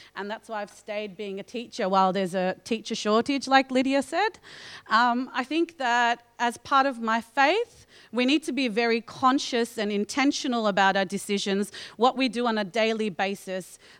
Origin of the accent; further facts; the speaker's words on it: Melbourne, Victoria, Australia; grown up in the southeast of Melbourne. Obviously, I am visibly identifiable as a Muslim woman. So I'm an Australian Muslim woman. I'm of Fijian Indian background.